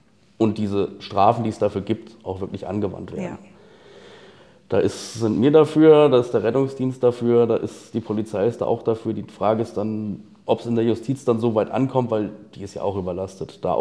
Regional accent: Alsfeld, Hesse, Germany; Mein ganz persönlicher Geheimtipp als Alsfelder bzw. Altenburger, ich komme aus dem Stadtteil, aber ist natürlich unsere Altstadt.

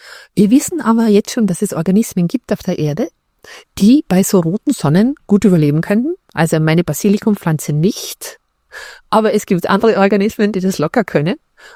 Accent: Austria; accent: Austrian; ich muss nur aufpassen, dass ich meinen österreichischen Akzent nicht verliere, weil der ist charming

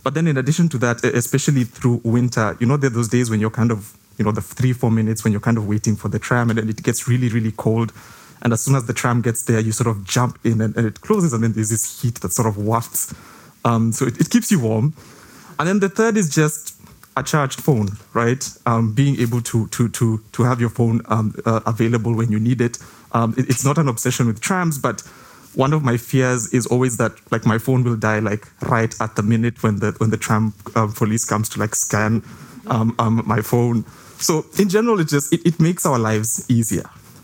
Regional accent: Kenya; a nationwide blackout in my home country, Kenya.

